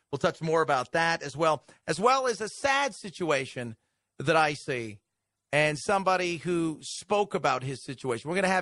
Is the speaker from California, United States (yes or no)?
yes; Long Beach, California, United States; I grew up in Long Beach in Cypress, California.